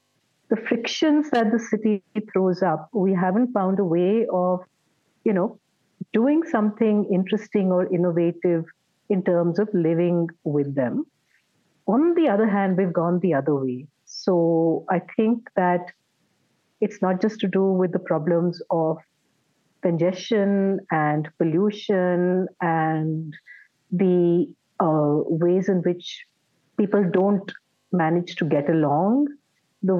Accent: Delhi, India; I've been born and brought up in Delhi. So my, writing about the book is as much a process of trying to understand my love for the city

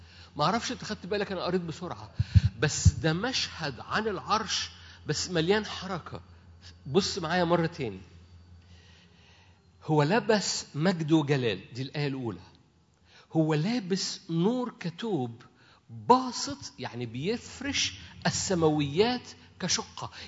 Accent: Minya, Minya Governorate, Egypt; بس انا من المنيا، عيلتي من المنيا، … من المنيا، اللي عند الكوبري، عند كوبري المنيا القديم. فانا اصلا منياوي،

